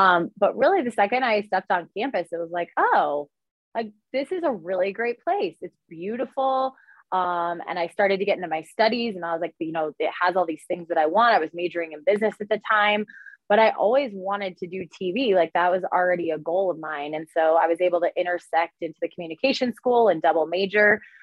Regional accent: Colorado, United States; I think growing up in Colorado, I always tend to root for the Rams more than the Buffs.

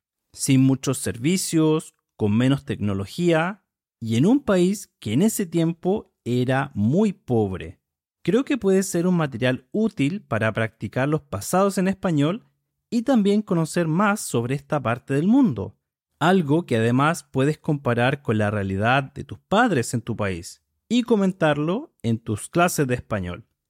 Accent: Chile; soy de Chile

